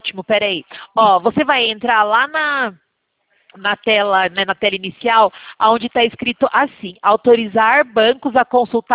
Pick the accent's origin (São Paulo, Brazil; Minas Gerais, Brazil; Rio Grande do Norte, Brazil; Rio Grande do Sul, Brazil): São Paulo, Brazil; Sorocaba; eu sou daqui da cidade de Sorocaba.